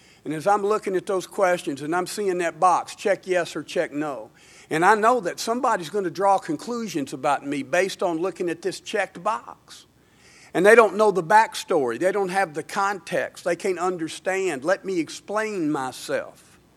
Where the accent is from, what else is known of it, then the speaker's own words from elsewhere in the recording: Smyrna, Tennessee, United States; I grew up in Smyrna, Tennessee, small town, good family, you know, middle class family